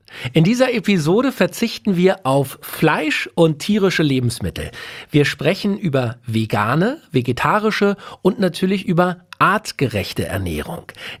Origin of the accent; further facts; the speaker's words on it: Berlin, Germany; als Berliner